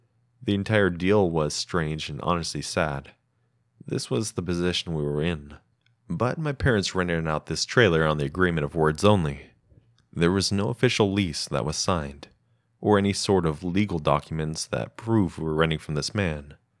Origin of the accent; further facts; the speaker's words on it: Lockhart, Texas, United States; I grew up in Texas. I still live here along with my family that will be mentioned in this story.